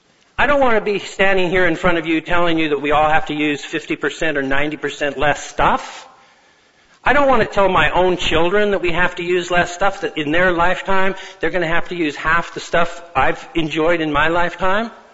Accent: Colorado, United States; born or raised there

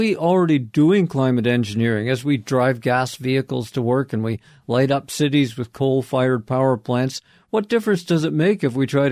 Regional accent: Milan, Lombardy, Italy; from Milan.

